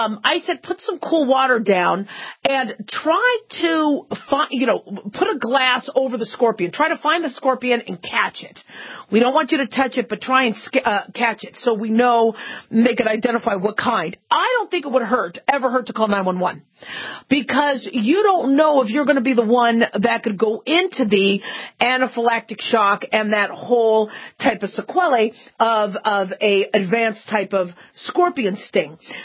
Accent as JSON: {"language": "English", "town": "Phoenix", "region": "Arizona", "country": "United States", "tie": "born or raised there", "said": "I grew up in Phoenix, Arizona, and, scorpions were all over the place."}